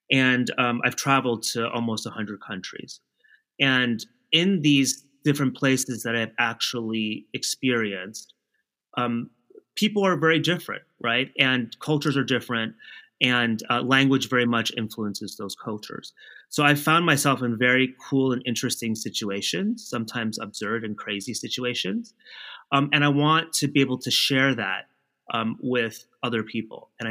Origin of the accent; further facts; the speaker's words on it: California, United States; I mean, I'm Chinese American. I am from California. My parents are from Taiwan. I grew up in the States.